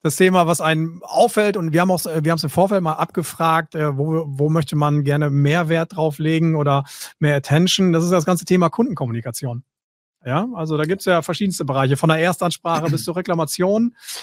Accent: North Rhine-Westphalia, Germany; ist nicht ganz so weit weg von meiner Heimat, Grüße ins Münsterland

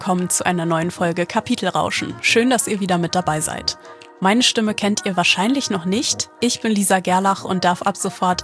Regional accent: Lübeck, Schleswig-Holstein, Germany; born there; als gebürtige Lübeckerin

